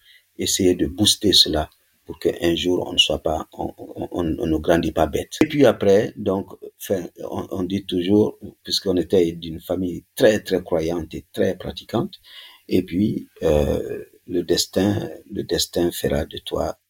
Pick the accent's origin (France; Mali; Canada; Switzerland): Mali; Sang; born there; also born or lived in Bamako; Je suis né à Sang, mais cet examen dont je parle, je l'ai passé à Ségou.